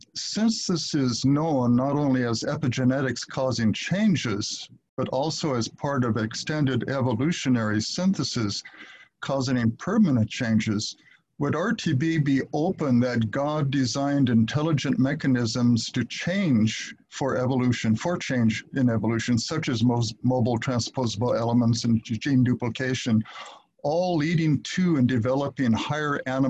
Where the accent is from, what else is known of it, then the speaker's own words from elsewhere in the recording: Monrovia, California, United States; from Monrovia. That's not Mongolia. That's near Pasadena and Monrovia.